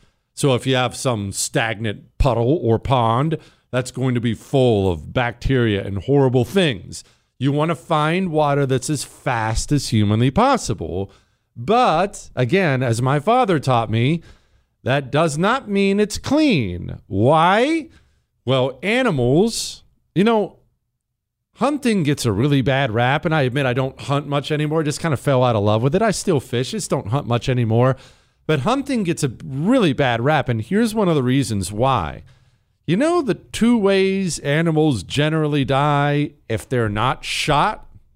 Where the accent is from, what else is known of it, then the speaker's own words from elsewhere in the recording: Bozeman, Montana, United States; Now, I grew up in the mountains. I grew up in Bozeman, Montana. That's where we moved when I was 10 years old.